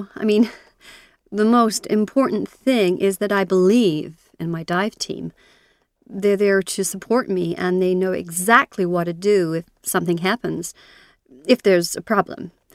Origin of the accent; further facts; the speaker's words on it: Cayman Islands; born there; Well, I was born in the Cayman Islands near the Bahamas.